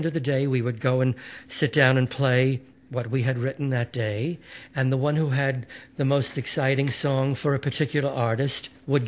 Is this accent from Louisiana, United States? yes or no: no; Brooklyn, New York, United States; I grew up in Brighton Beach, Brooklyn, right after World War II. It was a very wonderful time. You never locked your door.